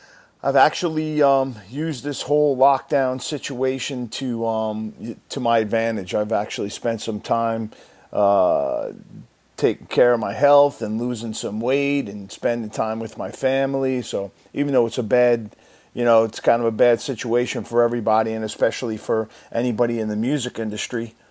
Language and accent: English; Deer Park, New York, United States; Where I grew up in Long Island, New York, a little town called Deer Park